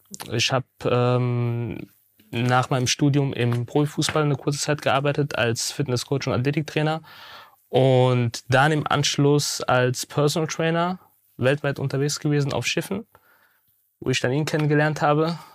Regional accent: Saarbrücken, Saarland, Germany; accent: Saarland; Ich komme aus Saarbrücken.

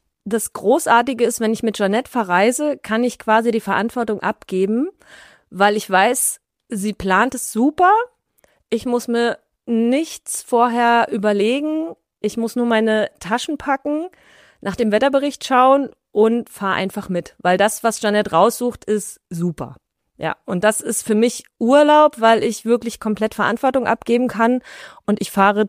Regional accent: Berlin, Germany; Ich komme aus Berlin

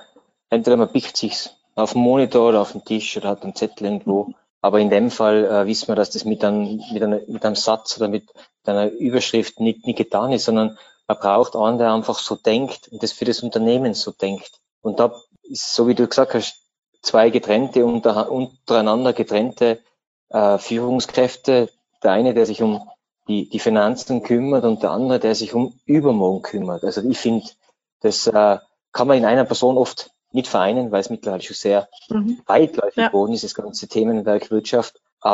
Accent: Austria; dass man einfach jedem, bei uns in Österreich Steuerpflichtigen, die Möglichkeit gibt

